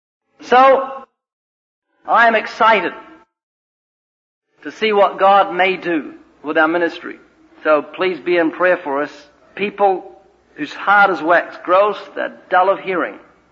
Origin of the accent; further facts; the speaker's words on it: New Zealand; I was from New Zealand and to the south is just penguin.